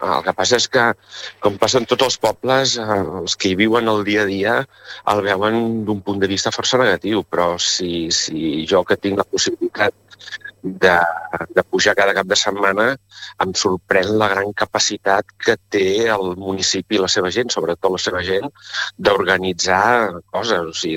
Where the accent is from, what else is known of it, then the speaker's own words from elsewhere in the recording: Palafrugell, Catalonia, Spain; jo estic treballant a Barcelona, tot i que el cap de setmana sempre estic a Palafrugell, perquè soc de Palafrugell